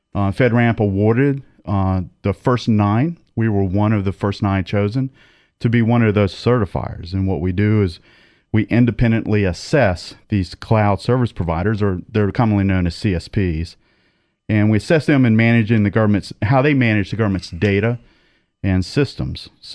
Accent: Virginia, United States; born there; also born or lived in California; I moved from California back in 1982 back into this area. I was actually born in Virginia

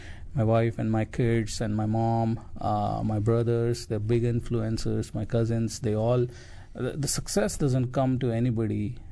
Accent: Nagpur, Maharashtra, India; moved away as an adult; also born or lived in Mumbai; I grew up in India, in a small city called Nagpur.

